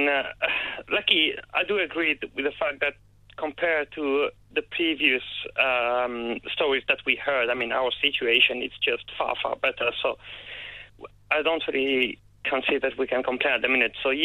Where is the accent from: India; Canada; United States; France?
France; now in Japan?; of mind of my family in France, because, I mean, the French newspaper and all the media back in my home country are being extremely dramatic about the situation at the minute